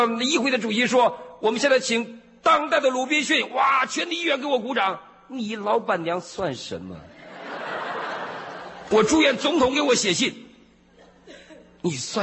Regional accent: China; now in United States; 你是中国人呢，你干嘛对我这样？我也是中国人呢

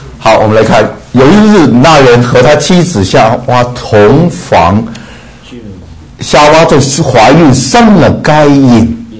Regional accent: Taiwan; 我们从台湾来的

